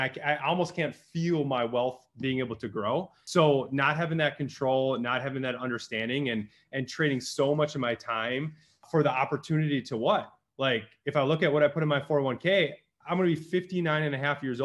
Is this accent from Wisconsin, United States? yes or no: yes; Wisconsin, United States; I grew up in Northeastern Wisconsin, a hardworking blue class, small town, same with my family